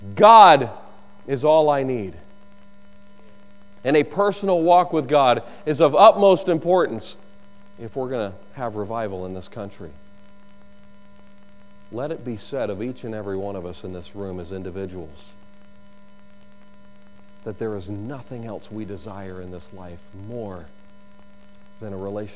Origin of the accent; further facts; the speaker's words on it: North Carolina, United States; You know, I grew up in North Carolina.